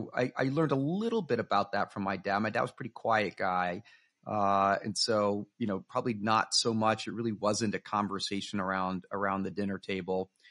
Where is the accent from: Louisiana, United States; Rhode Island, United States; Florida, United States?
Florida, United States; Miami; Yeah, so I grew up in Miami, Florida, and went to big public high school and worked as a front end service personnelman at Publix.